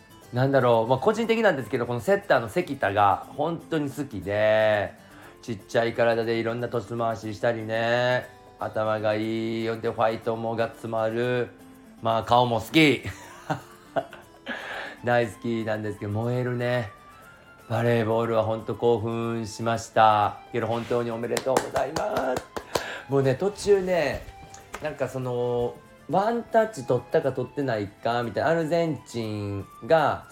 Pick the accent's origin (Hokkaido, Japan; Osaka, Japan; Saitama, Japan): Osaka, Japan; Abeno; 私アベノック出身なんですけど